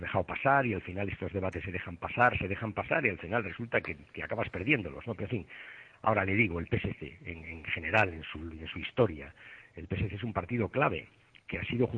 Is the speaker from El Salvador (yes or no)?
no; Catalonia, Spain; oiga, yo soy catalán.